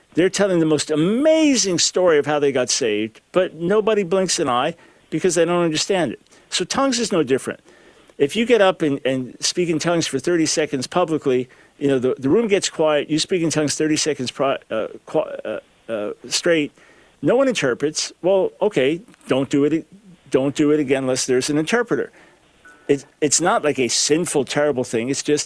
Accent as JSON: {"language": "English", "town": "Island Park", "region": "New York", "country": "United States", "tie": "born or raised there", "said": "we grew up in Island Park."}